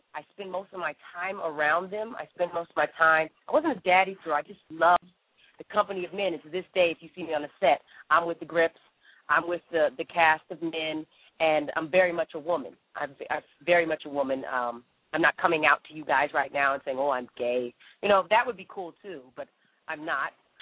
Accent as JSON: {"language": "English", "town": "Winslow", "region": "Arizona", "country": "United States", "tie": "born there", "also_born_or_lived": "Flagstaff / Philadelphia", "said": "Well, you know, I was up there in the mountains in Flagstaff. I was born in Winslow, and I have a lot of love for Arizona. I really got a lot of my, I think, my really good foundation in Arizona."}